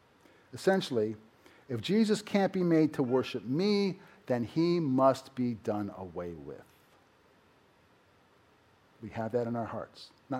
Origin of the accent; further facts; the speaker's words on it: Baltimore, Maryland, United States; born there; I was born in Sinai Hospital in Baltimore in 1965.